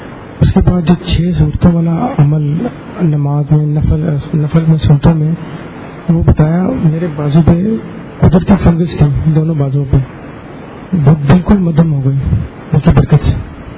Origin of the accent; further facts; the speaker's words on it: Lahore, Punjab, Pakistan; میں لاہور سے ہوں.